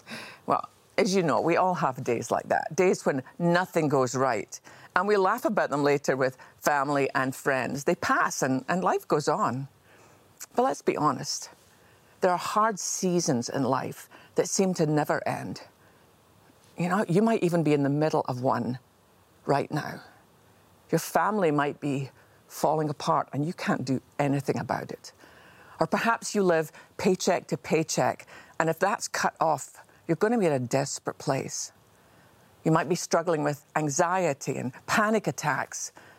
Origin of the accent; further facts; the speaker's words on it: Scotland, United Kingdom; accent: Scottish; she was clearly intrigued by my Scottish accent as she introduced me as